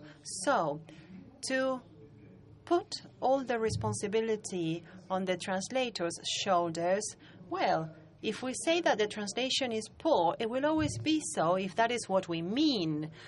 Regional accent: Argentina; English is a second language; I am from Argentina.

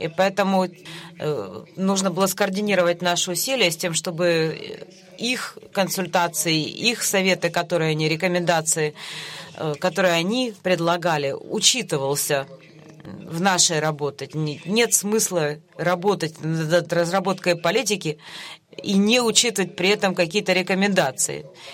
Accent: Mexico; Russian is a second language; я из Мексики.

